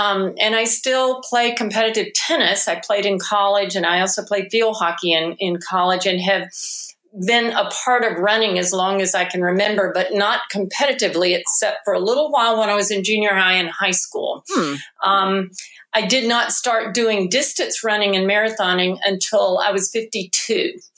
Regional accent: Newnan, Georgia, United States; born there; now in Atlanta, United States; I was born in Georgia in a smaller town, Noonan, Georgia, live here in Atlanta

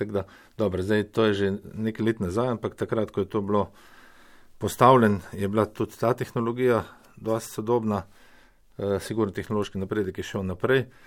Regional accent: Celje, Savinja, Slovenia; mogoče tudi zato, ker prihajam iz Celja

